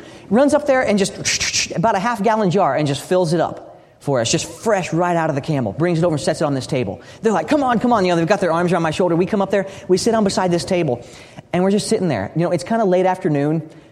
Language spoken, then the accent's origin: English; Texas, United States; I'm like, yeah, I'm from Texas. So I'm trying to teach them how to say Texas, and they're having great fun at that.